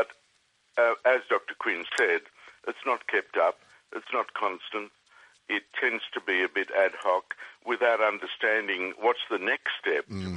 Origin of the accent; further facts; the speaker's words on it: Australia; we have as an Australian society in general, we're a very casual culture.